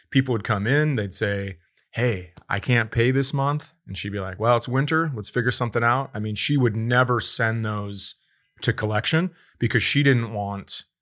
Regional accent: Fergus Falls, Minnesota, United States; Yeah, Fergus Falls, Minnesota.

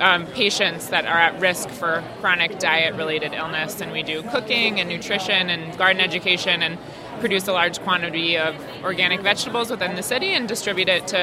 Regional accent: Danbury, Connecticut, United States; now in New Haven, United States; I am a Connecticut native. I grew up here in Danbury, and I moved to New Haven about 5 years ago for New Haven Farms.

